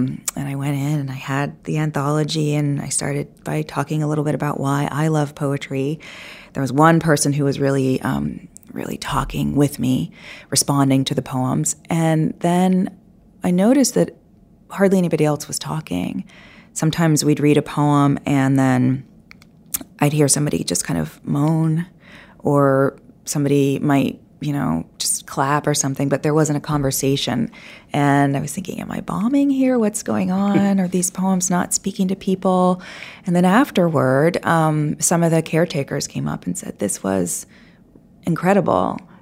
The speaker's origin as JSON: {"language": "English", "country": "United States", "said": "it was probably the best thing that I could have done as an American"}